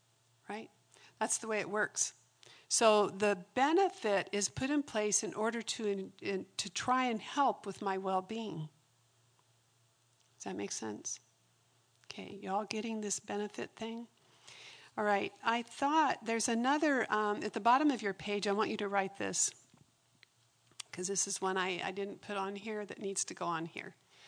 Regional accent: Arizona, United States; also born or lived in Indiana; I grew up in Arizona, but when we lived here, until I was six, we had an old farmhouse.

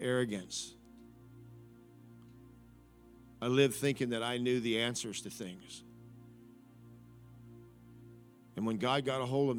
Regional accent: Gary, Indiana, United States; I grew up in Gary, Indiana, and I'd seen some pretty tough individuals, pretty hardcore, pretty calloused.

